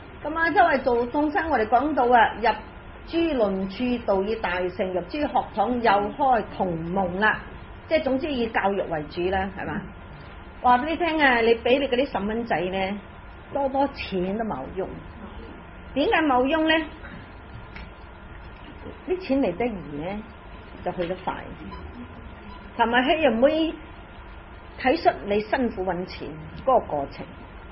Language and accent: Cantonese; China; 所謂我們中國人的文化一路流傳下去了